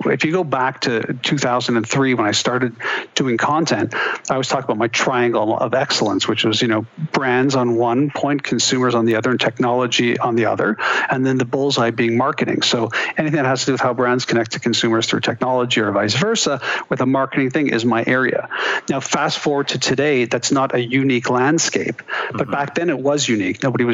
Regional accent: Montreal, Quebec, Canada; circles back to, you know, growing up in Montreal.

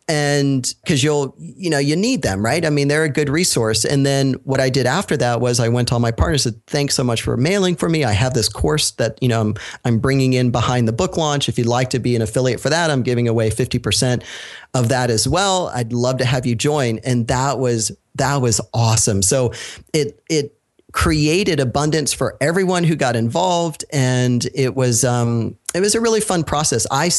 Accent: Florida, United States; So I'm from Florida

